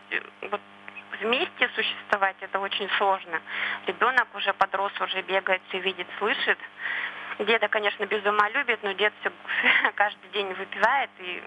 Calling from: Yekaterinburg, Sverdlovsk Oblast, Russia; я звоню из Екатеринбурга.

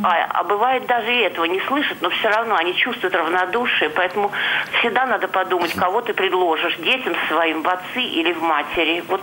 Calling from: Tula, Tula Oblast, Russia; Я дозвонилась из Тулы

